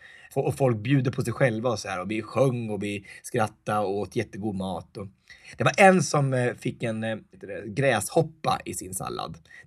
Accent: Örebro County, Sweden; Det är hemma i Närke.

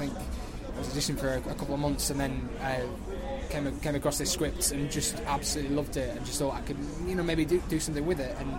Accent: Manchester, North West England, United Kingdom; now in London, United Kingdom; I grew up in Manchester for 18 years, and then I started auditioning for drama school when I was 18

